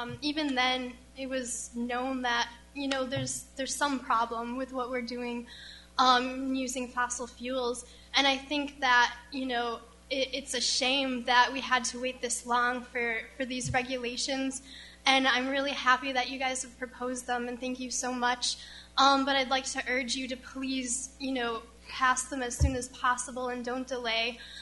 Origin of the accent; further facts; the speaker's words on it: Carbondale, Pennsylvania, United States; I grew up in Carbondale, Pennsylvania, which is 30 minutes north of Scranton, and we had the first underground coal mines in the nation.